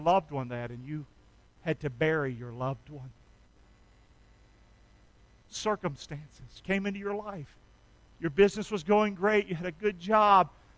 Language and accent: English; Rockingham, North Carolina, United States; I'm from Rockingham. I like NASCAR.